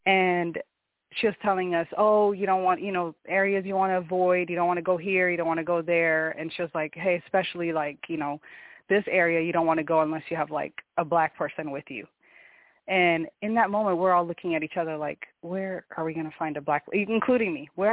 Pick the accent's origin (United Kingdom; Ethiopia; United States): Ethiopia; moved away; I'm going to tell them all about my country, all about Ethiopia.